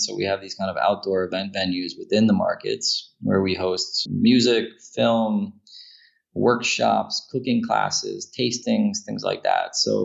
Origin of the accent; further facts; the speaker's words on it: Westchester County, New York, United States; It starts in New York. I was born in Manhattan. Like any sort of middle-class family in the 1980s, we moved out and lived in the suburbs for the majority of my childhood. So I lived in Westchester County outside of New York City.